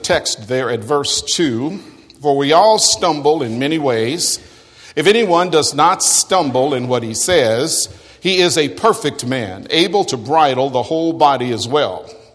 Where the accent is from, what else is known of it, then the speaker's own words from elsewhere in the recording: Snyder, Texas, United States; When I was growing up in Snyder, Texas, and at one time I was small